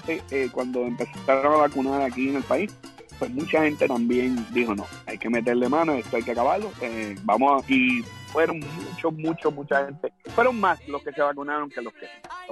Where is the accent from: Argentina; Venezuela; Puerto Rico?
Puerto Rico; Puerto Rico en Navidades o no en Navidades. Si tú vas para vacaciones, hay muchas cosas para hacer en mi país.